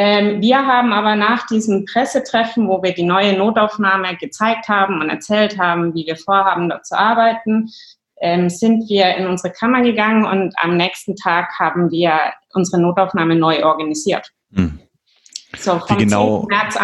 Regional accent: Germany; now in Stockholm, Sweden; Komme ursprünglich aus Deutschland. Nach Schweden hat es mich zum allerersten Mal vor 18 Jahren verschlagen. Habe dann aber noch ein paar Wendungen in Deutschland, England und Irland gemacht und bin jetzt seit 4 Jahren in Stockholm

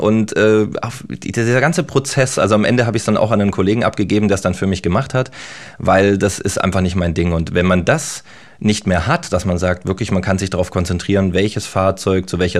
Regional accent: Baden-Württemberg, Germany; now in Berlin, Germany; ich bin auch auf dem Land außerhalb von Stuttgart groß geworden, auch wenn ich jetzt in Berlin lebe

